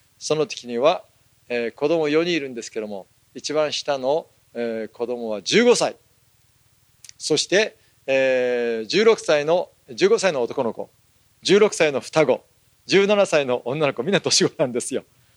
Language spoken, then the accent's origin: Japanese; Okinawa, Japan; now in United States; 私の出身地、ね、沖縄に連れて行って